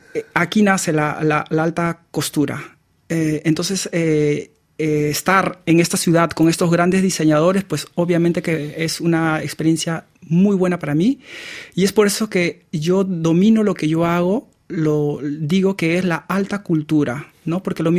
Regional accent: Peru; Yo soy de Perú.

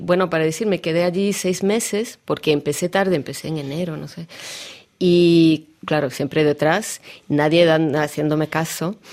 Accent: Russia; Spanish is a second language; no paraba de decirle, soy rusa, porque él no comprendía de dónde venía.

